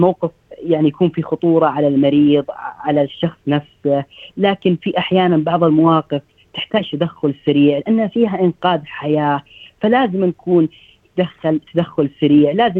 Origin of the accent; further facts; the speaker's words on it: Riyadh, Riyadh Province, Saudi Arabia; now in Australia; أنا من مدينة الرياض، جيت أستراليا عام 2017 تقريبا في نهاية 2017، بديت تمريض في 2018.